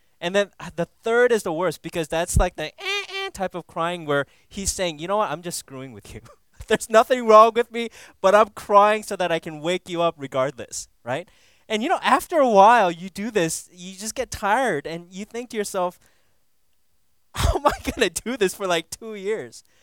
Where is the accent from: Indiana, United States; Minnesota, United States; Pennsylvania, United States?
Minnesota, United States; now in Texas, United States; I grew up in Minnesota and, you know, I used to like ski like every weekend.